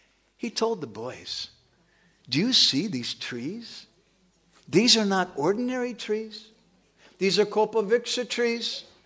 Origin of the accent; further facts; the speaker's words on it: Puri, Odisha, India; I come from Jagannath Puri. And Lord Jagannath, he's Annapriya. He likes rice very much. In fact, one of the names for Jagannath Puri is Annaketra, or the place of rice.